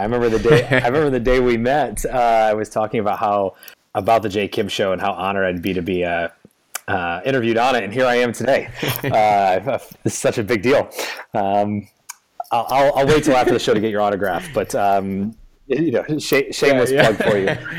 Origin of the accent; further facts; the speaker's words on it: Michigan, United States; I am born and raised in the great state of Michigan in the U.S.